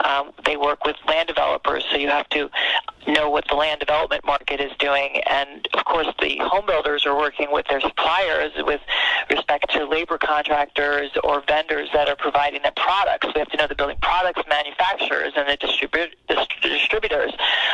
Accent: New York, United States; now in Cleveland, United States; And being a New Yorker and meeting a Clevelander, I fell in love with my husband, and he wanted to raise his family in the Cleveland area where his parents were and his siblings.

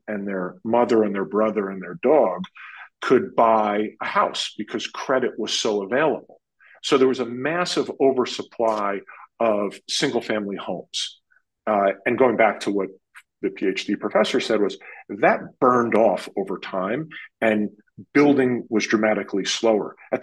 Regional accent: Northeast, United States; You know, growing up in the Northeast, let me start with New York for a second and state the obvious.

